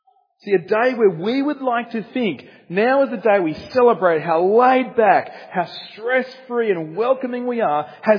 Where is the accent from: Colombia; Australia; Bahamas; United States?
Australia; one of the big things we take pride in our society in being Australian is that we're very supposed to be laid back